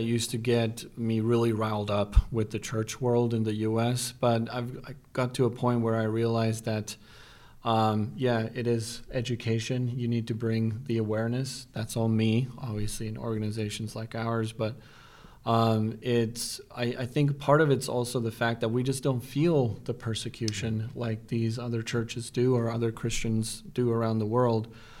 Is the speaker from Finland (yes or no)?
yes; Finland; I'm from Finland